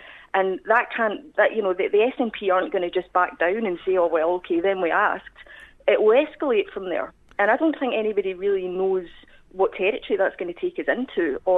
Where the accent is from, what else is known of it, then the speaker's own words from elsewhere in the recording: Scotland, United Kingdom; because I am Scottish